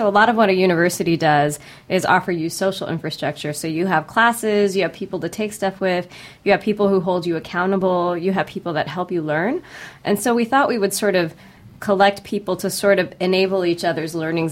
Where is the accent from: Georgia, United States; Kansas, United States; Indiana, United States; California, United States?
California, United States; I'm from California.